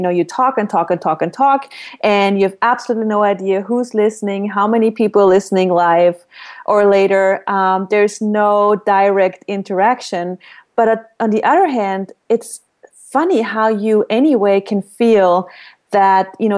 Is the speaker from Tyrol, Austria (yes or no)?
no; Vienna, Austria; I'm from Vienna, Austria, which is a really big city.